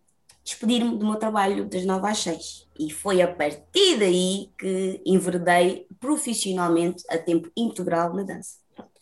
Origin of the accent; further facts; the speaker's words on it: Lisbon, Portugal; Eu sou nascida e criada cá em Portugal, sou totalmente alfacinha, porém, contudo, este chocolate que aqui está a olhar para vocês, tem a descendência de África, nomeadamente de Angola.